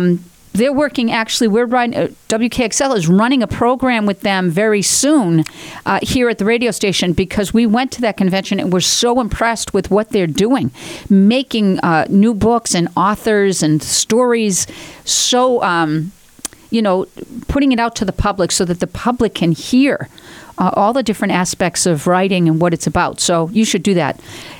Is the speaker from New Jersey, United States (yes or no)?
no; Andover, Massachusetts, United States; I grew up in Andover